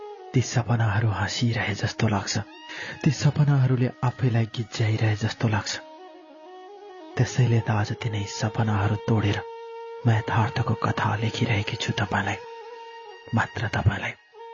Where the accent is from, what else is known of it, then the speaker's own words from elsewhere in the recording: Lekhnath, Gandaki Province, Nepal; मैले सानोमा लेखनाथ नगरपालिकाभित्रकै एउटा स्कुलमा पढेकी र हाम्रो परिवारले त्यहीँ पढेको